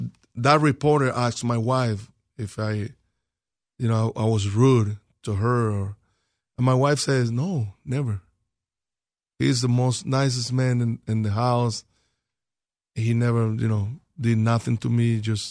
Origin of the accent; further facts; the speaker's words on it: Valencia, Carabobo, Venezuela; It's my hometown in Valencia.